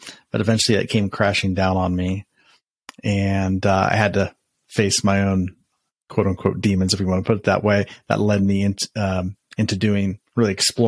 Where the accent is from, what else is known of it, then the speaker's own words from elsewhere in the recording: Columbus, Ohio, United States; Was born and raised in Columbus, Ohio.